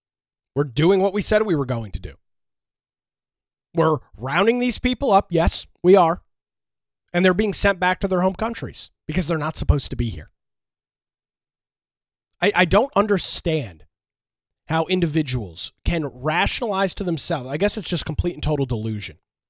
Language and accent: English; United States; born there; Every day, I am grateful and fortunate that I was born and live in the United States of America.